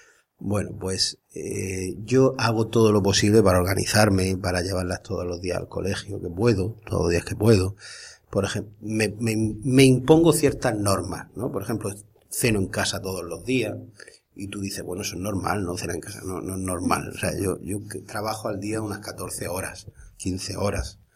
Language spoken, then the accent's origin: Spanish; Puerto Lumbreras, Region of Murcia, Spain; yo nací en Puerto Lumbreras, crecí en Puerto Lumbreras